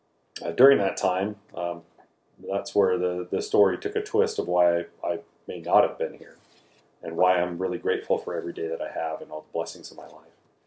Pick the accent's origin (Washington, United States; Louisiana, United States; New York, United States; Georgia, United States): Washington, United States; Spokane; So I was born and raised here in Spokane, Washington. I went to Trentwood Elementary, East Valley Junior High, and then I went to Gonzaga Prep.